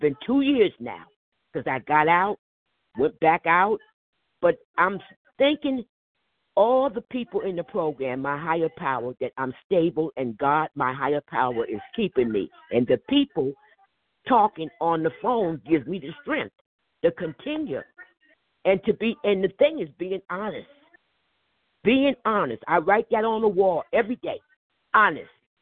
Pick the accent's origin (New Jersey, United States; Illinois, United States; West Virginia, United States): New Jersey, United States; from New Jersey.